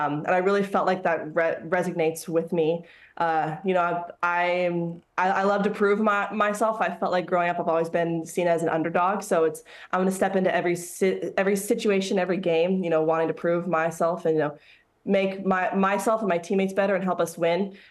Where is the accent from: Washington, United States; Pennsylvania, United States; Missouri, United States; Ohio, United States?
Washington, United States; Seattle; born there; also born or lived in Oregon / San Diego, United States / Phoenix, United States; Yeah, so I was born in Seattle, Washington. Lived there for just a few months. My family is from Oregon, so we went there for a little bit. Then was in San Diego for a couple years. Then moved to Phoenix, Arizona